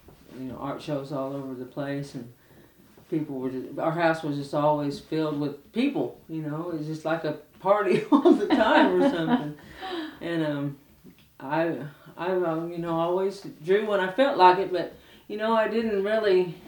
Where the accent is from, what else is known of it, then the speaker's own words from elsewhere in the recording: Muskogee, Oklahoma, United States; I was born in Muskogee, 1961, and I grew up in Muskogee.